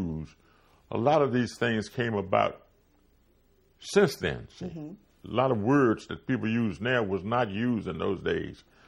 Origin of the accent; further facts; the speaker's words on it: Lawrenceville, Virginia, United States; Well, the boys from the Ville, I was from Lawrenceville, Danville, and Martinsville, all from the state of Virginia.